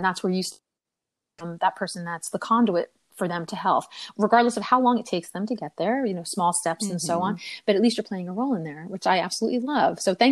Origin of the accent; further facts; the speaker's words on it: New Jersey, United States; As I said, I'm from New Jersey, but I'm from a part of New Jersey that is very close to New York. And if I allow myself, I can talk like this if I want to.